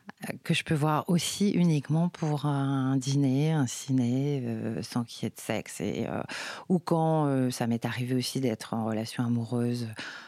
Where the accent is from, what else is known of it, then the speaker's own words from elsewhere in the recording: Paris, Île-de-France, France; Alors, je viens de Paris, je suis née à Paris intramuros et j'ai toujours habité Paris intramuros.